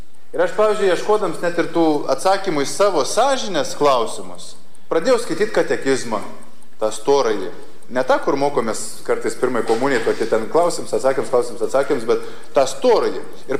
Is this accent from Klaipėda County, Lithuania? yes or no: no; Šiluva, Kaunas County, Lithuania; Aš esu kilęs iš Šiluvos, iš Šiluvą